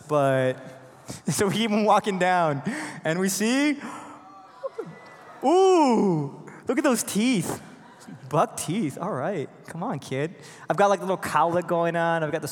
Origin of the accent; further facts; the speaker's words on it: Chicago, Illinois, United States; And so I came from Chicago. I was born and raised in this Mexican family, and I came here for college.